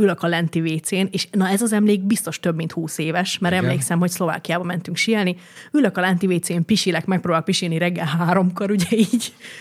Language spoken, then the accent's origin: Hungarian; Hungary; Hogy egyszer elfelejtettem, hogy magyar vagyok.